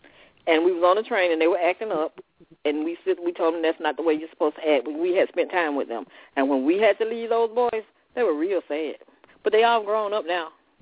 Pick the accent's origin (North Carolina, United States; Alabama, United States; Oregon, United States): Alabama, United States; now in Ohio, United States; Oh, I'm from Alabama, but I've been around the world. Right. And I live in Ohio.